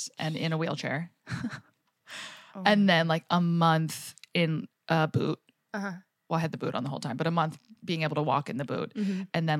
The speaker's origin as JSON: {"language": "English", "town": "Jersey Shore", "region": "New Jersey", "country": "United States", "tie": "born or raised there", "said": "I grew up on the Jersey Shore."}